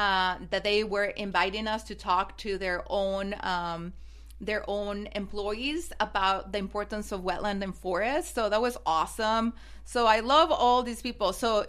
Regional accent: Mexico; accent: Mexican; English is a second language; moved away as an adult; now in United States; my accent is from Mexico, and super proud. And I just ended up here in the United States

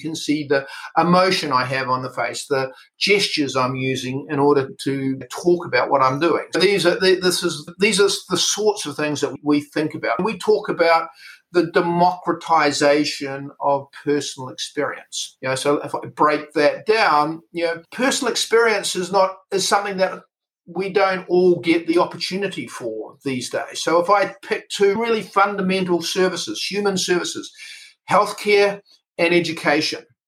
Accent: New Zealand; also born or lived in United States; Yeah, I probably sound a little bit funny to some of your audience. So I'm a Kiwi, so I'm a New Zealander, although I spent a lot of my life living and working as a tech entrepreneur in the United States.

